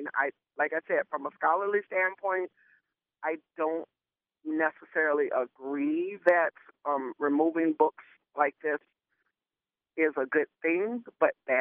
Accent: the South, United States; The thing about these two books is, I grew up in the South.

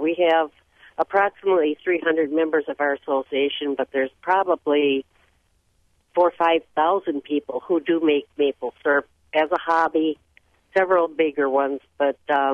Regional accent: Wisconsin, United States; I was originally from Wisconsin, did not know much about maple syrup at all, other than it came from a maple tree.

